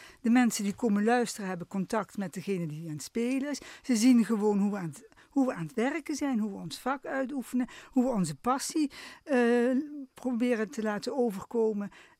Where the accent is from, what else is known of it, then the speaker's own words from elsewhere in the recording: Eindhoven, North Brabant, Netherlands; also born or lived in Heerlen / Sittard; Uiteindelijk ben ik in Eindhoven opgegroeid.